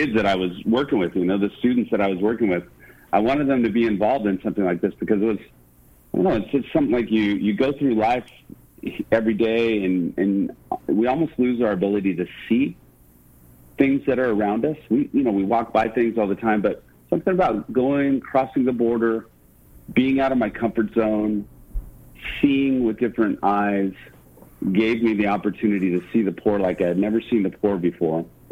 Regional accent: San Diego, California, United States; And I grew up in San Diego and hadn't really gone down to Mexico very often.

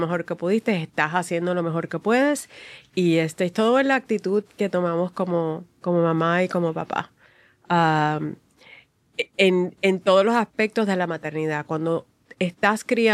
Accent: Ponce, Puerto Rico; Yo crecí en Ponce. Ponce es Ponce y lo demás es parking.

